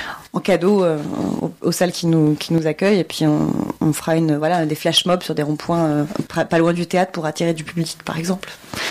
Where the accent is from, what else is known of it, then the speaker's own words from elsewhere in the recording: Nantes, Pays de la Loire, France; on vient de Nantes et on est quand même la ville du rond-point, quoi.